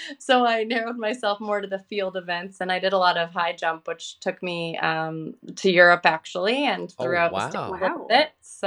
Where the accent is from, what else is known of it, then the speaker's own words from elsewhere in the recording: Vancouver, British Columbia, Canada; I'm from Vancouver, Canada. And I am married.